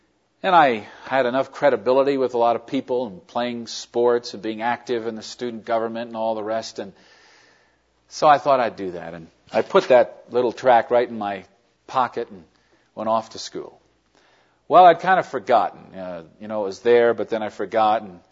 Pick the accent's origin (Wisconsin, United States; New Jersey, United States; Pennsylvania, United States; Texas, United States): New Jersey, United States; I come from the East Coast, born and raised right outside of New York City in New Jersey. Most people, when I tell them I lived and grew up in New Jersey, they always say, "What exit?"